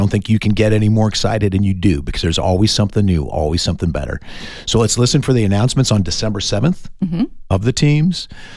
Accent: California, United States; I had flashbacks to growing up in Southern California.

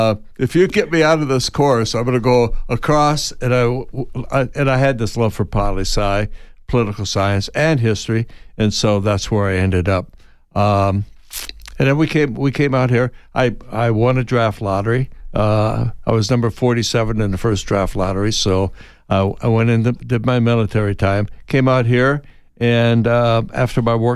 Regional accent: Midwest, United States; We came from the Midwest.

